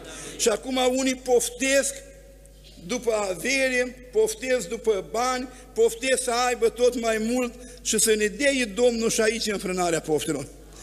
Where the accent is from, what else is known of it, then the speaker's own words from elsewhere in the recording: Bucovina, Romania; eu vin dintr-o zonă binecuvântată, sunt bucovinean.